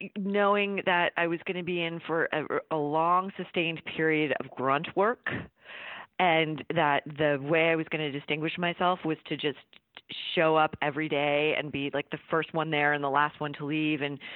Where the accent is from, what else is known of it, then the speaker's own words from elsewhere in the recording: New York, United States; I grew up on Long Island, and I knew I wanted to go to school in New York City